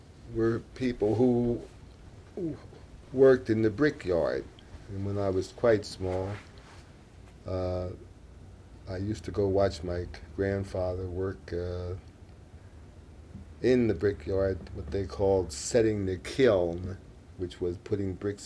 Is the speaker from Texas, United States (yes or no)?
no; Wilmington, Delaware, United States; Well, I was born in Wilmington, Delaware in 1916, on the east side of Wilmington.